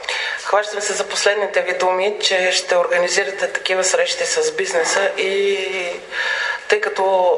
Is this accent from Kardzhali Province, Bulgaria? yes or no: yes; Kardzhali, Kardzhali Province, Bulgaria; Аз съм от Кърджали, избрана от листата на Движението за права и свободи.